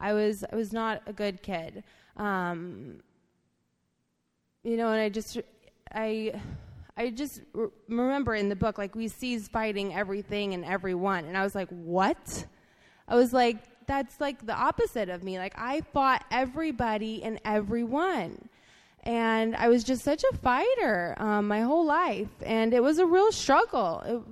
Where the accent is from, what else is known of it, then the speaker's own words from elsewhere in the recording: Florida, United States; I grew up mostly in Florida. My parents were separated, and my mother was a single mom.